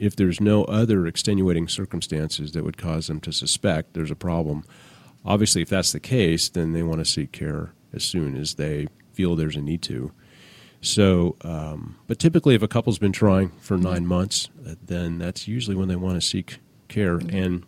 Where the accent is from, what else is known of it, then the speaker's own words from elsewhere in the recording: Oregon, United States; I'd always wanted to go back to my home state of Oregon.